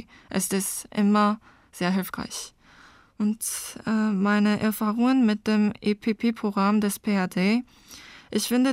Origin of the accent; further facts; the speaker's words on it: Seoul, South Korea; German is a second language; now in Germany; komme aus Seoul in Südkorea und mein Geburtsjahr ist 2001.